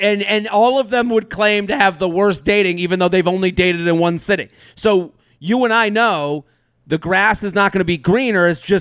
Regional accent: Massachusetts, United States; I grew up, again, I'm going back to growing up outside of Boston.

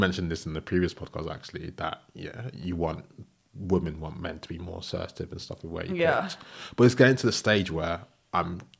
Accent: London, United Kingdom; I think obviously growing up in London, it's easier. I spent a lot of time outside of London because of school and uni

